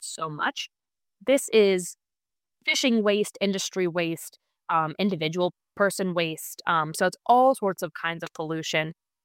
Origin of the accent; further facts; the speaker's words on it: Ohio, United States; So I grew up in Ohio, very rural part of the country where really didn't have any air pollution